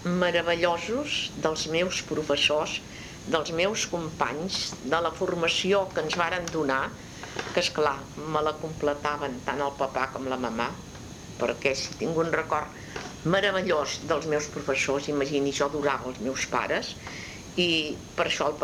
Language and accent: Catalan; Sarrià, Catalonia, Spain; also born or lived in Verges; jo vaig néixer a Verges, em sembla que vaig marxar de Verges que tenia 3 anys, llavors vàrem anar a Sarrià, anava a l'escola de la mestra que hi havia a Sarrià